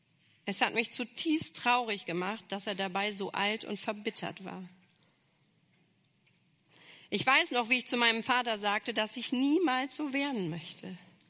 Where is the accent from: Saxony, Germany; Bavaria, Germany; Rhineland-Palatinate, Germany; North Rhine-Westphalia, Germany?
North Rhine-Westphalia, Germany; Hille; Ich war letzte Woche auf der Beerdigung meines Nachbarn in meinem Heimatort in Hille.